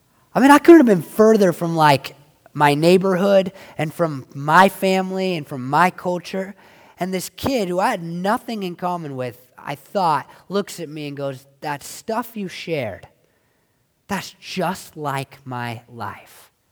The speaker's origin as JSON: {"language": "English", "region": "Oregon", "country": "United States", "said": "I mean, I'm from Oregon. I have nothing in common with these people."}